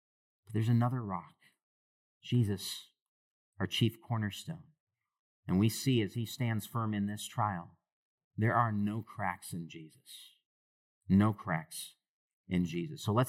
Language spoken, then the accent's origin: English; Michigan, United States; It's kind of like a Michigander accent, okay? I grew up in Michigan.